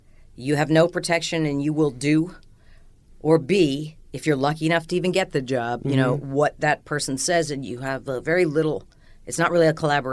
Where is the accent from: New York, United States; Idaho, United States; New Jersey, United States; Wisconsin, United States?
New Jersey, United States; also born or lived in Houston, Texas; For the most part. A little bit in Houston, but mostly New Jersey, and my parents are from the Bronx.